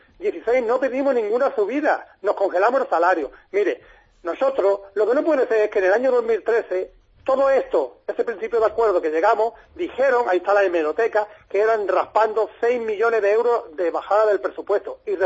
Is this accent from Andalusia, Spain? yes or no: yes; Málaga, Andalusia, Spain; Yo pago el IBI e IVA incluido la basura como trabajador y como malagueño.